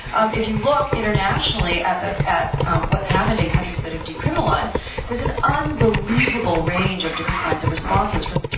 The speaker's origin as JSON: {"language": "English", "country": "Canada", "said": "And it's like, for God's sakes, we're Canadian, we regulate things 17 ways a Sunday."}